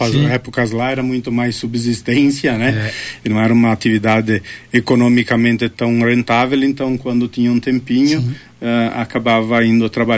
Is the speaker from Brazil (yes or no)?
yes; Farroupilha, Rio Grande do Sul, Brazil; Bom, eu nasci, né, aqui em Farroupilha, na comunidade aqui de São Marcos.